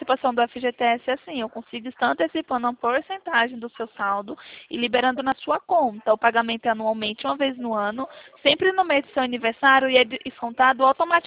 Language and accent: Portuguese; Araras, São Paulo, Brazil; Eu sou daqui do interior de São Paulo, da cidade de Araras